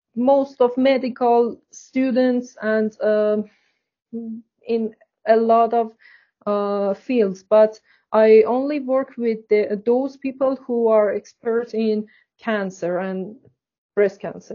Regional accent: Iran; English is a second language; I'm from Iran, but I would like to continue my education in another country.

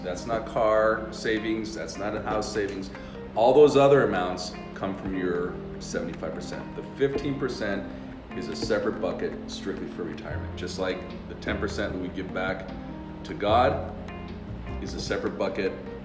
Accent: United States; I don't follow soccer, I'm American.

